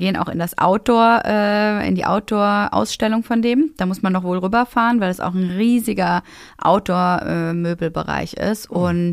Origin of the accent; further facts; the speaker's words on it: Essen, North Rhine-Westphalia, Germany; In meine alte Heimat. Ich komme ja aus Essen ursprünglich